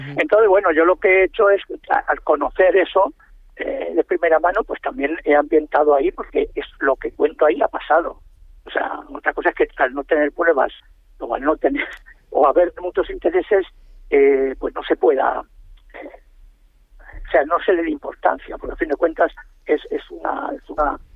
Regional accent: Alicante, Valencian Community, Spain; also born or lived in Madrid; yo soy alicantino, aparte de haber pegado 30 años en Madrid, yo soy alicantino, quiero decir que yo he visto crecer mi ciudad, crecer la comarca, crecer los pueblos costeros

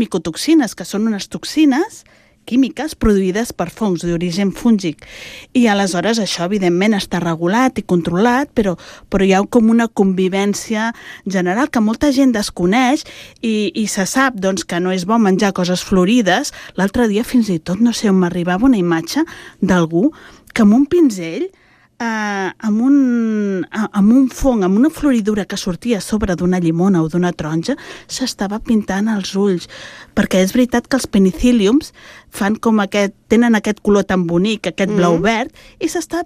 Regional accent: Montcada i Reixac, Catalonia, Spain; jo de petita vivia a Montcada

